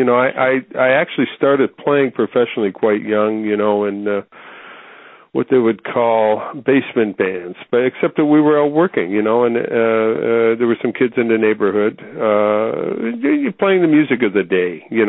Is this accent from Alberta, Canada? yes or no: no; Nova Scotia, Canada; No, I grew up in Nova Scotia.